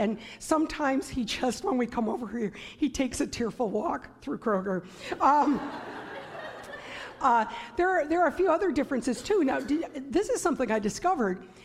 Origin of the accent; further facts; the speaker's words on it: Lexington, Michigan, United States; I have always lived on the southeast side of the state. I was raised in Lexington on Lake Huron, and now we live in southwest Michigan.